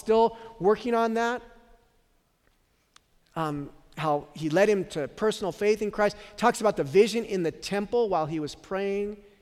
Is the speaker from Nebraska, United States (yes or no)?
no; San Francisco, California, United States; I grew up in San Francisco, my grandfather was of this Armenian political party, my other grandfather came from Kharper.